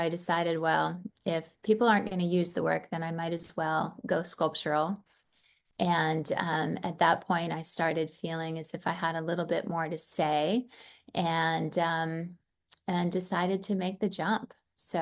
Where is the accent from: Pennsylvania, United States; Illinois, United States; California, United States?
Illinois, United States; Chicago; I come from Chicago area of Illinois, and I grew up in a family that much appreciated nature